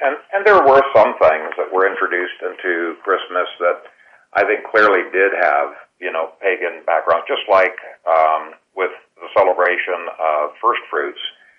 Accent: Ethiopia; I grew up in Ethiopia. My parents were missionaries there.

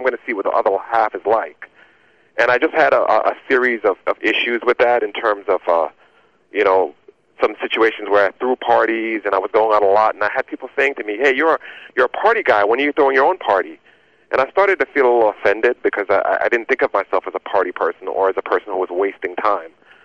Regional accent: Jamaica; I was born in Jamaica, which is, it's a very religious country, although I wouldn't say necessarily they're truly believers, but we were raised on the Old Testament.

